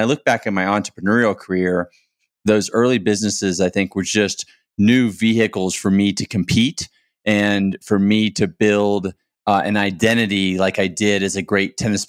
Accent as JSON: {"language": "English", "region": "Texas", "country": "United States", "tie": "born or raised there", "said": "You know, I grew up in Texas, and you know, I think anyone who grows up in Texas that leaves, and especially maybe ends up living in LA or New York City or San Francisco"}